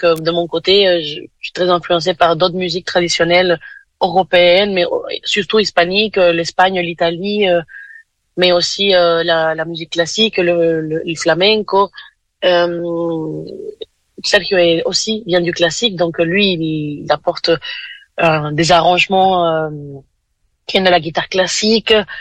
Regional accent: Caracas, Capital District, Venezuela; now in France; Je viens du Venezuela, donc je suis née à Caracas, et j'habite en France depuis 12 ans maintenant.

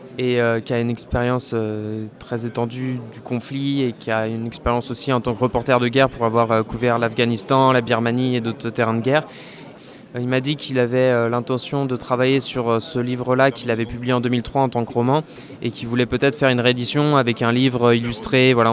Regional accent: Angers, Pays de la Loire, France; Moi, je suis originaire d'Angers. À la base, j'ai fait mon lycée ici. J'ai fait mes études après à Bordeaux et je suis revenu dans le coin pour dessiner la BD.

